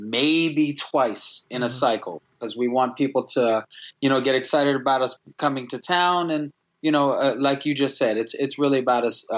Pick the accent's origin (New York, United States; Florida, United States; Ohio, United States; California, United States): Florida, United States; I'm from South Florida